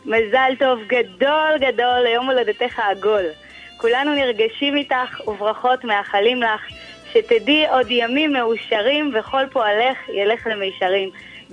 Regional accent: Bnei Brak, Tel Aviv District, Israel; אני מבני ברק

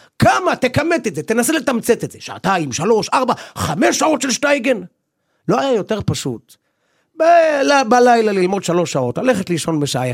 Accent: Bnei Brak, Tel Aviv District, Israel; born or raised there

